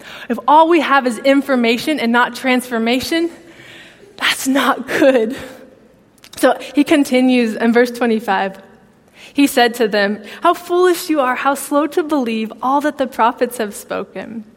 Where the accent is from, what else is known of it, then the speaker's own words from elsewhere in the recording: California, United States; now in Michigan, United States; So I'm from California originally. I have been here now, which seems like a long time, 15 years. So this is home now. But when I came to Michigan 15 years ago